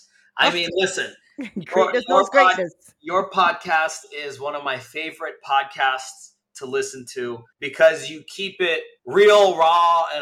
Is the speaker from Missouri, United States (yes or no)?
no; New York City, New York, United States; Yeah, I grew up in New York City, Queens, yes. New York. So grew up there as a child.